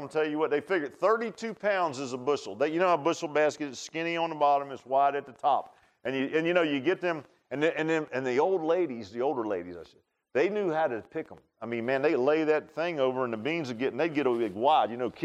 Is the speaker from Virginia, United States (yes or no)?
yes; Virginia Beach, Virginia, United States; I grew up in Virginia Beach. And in the summer, my dad was raised down here in Grayson County around Troutdale, Mount Rogers area, in their small little community.